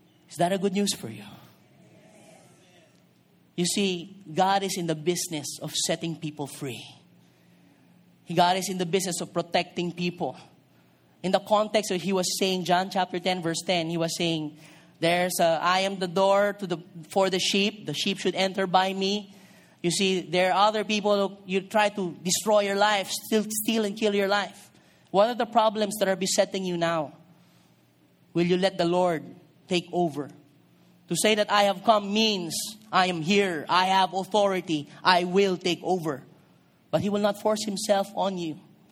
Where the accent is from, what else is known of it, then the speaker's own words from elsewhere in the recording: Marikina, Metro Manila, Philippines; born there; I was born in Concepcion, Marikina. And this is a bitter memory for me. Because I spent only 2 months in Concepcion, Marikina.